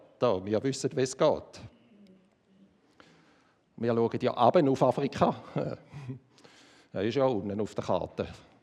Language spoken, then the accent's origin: German; Switzerland; In den Augen Gottes sind wir Schweizer auf der gleichen Flughöhe wie Russland